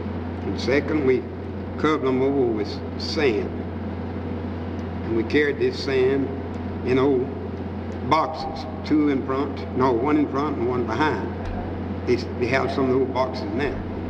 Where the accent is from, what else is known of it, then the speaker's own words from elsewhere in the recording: Brownville, Kentucky, United States; Brownville, Kentucky. Edmondson County. That's my native home.